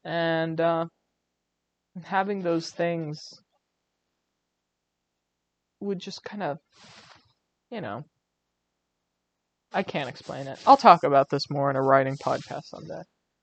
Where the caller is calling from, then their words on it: Pittsburgh, Pennsylvania, United States; I am podcasting from Pittsburgh, Pennsylvania, in the United States of America.